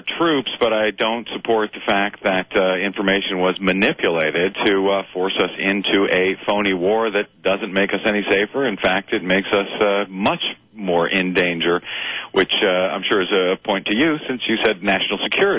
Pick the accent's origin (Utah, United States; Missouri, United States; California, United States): Missouri, United States; St. Louis; moved away; also born or lived in Michigan / New York / Pennsylvania; By the way, I'm originally from St. Louis, so I'm thrilled to be on the air out there.